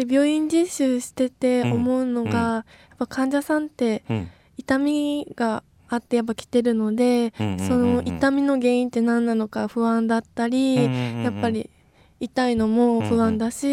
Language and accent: Japanese; Osaka, Japan; はい、大阪で